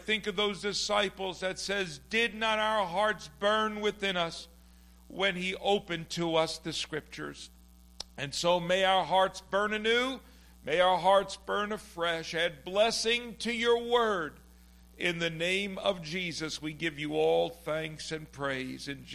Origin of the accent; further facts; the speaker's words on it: Bronx, New York, United States; I still think about the memories of when I was raised in the Bronx at my grandmother's table